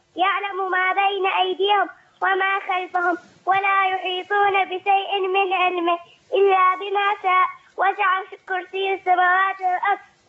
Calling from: Syria; من سوريا.

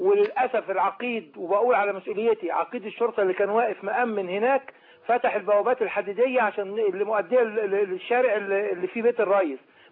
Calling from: New Cairo, Cairo Governorate, Egypt; من القاهرة الجديدة.

